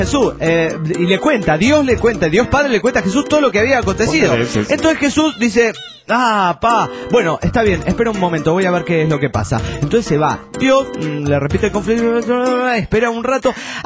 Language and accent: Spanish; San Rafael, Mendoza, Argentina; de San Rafael, Mendoza, República Argentina.